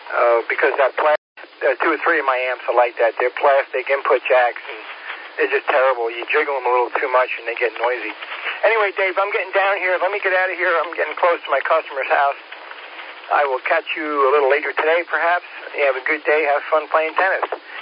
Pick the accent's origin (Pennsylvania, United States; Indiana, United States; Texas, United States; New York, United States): New York, United States; Long Island; also born or lived in Florida; I grew up on Long Island, New York. That's where I was licensed many, many moons ago, and then wound up here. Lived in Florida for 20 years, and moved up here to have some seasons.